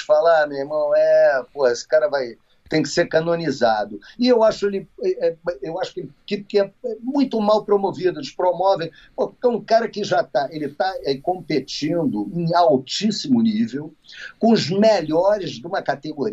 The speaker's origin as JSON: {"language": "Portuguese", "country": "Brazil", "said": "Que às vezes, porra, nós somos brasileiros, mas, porra, não é sempre que você vai torcer para um brasileiro."}